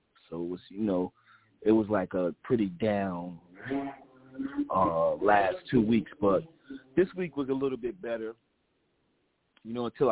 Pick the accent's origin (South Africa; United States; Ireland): United States; New Jersey; I called the lady. I said, I'm from Passaic County. I don't know nothing about Mercer County.